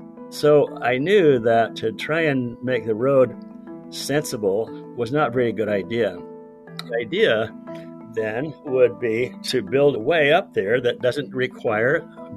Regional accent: Salt Lake City, Utah, United States; I grew up in Salt Lake City, and very early as skiing was just a kid, probably 3 or 4 years old.

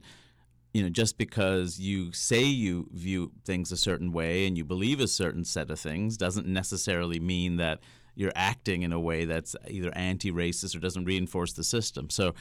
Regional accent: Jackson Heights, New York, United States; I grew up in Jackson Heights, New York, which might be the most diverse place of the most diverse place.

